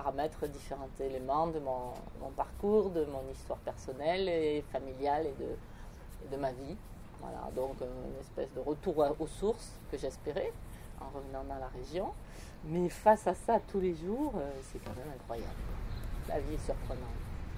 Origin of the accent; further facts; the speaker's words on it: Juvignac, Occitanie, France; Je reviens m'installer dans ma région natale, ici, à côté de Montpellier, à Juvignac, avec ma fille.